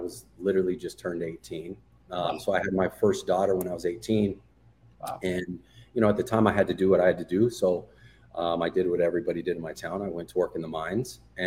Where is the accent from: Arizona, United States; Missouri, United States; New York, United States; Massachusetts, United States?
Arizona, United States; now in Phoenix, United States; I'm from Arizona originally. I live in Phoenix area now, but I'm from a small copper mining town.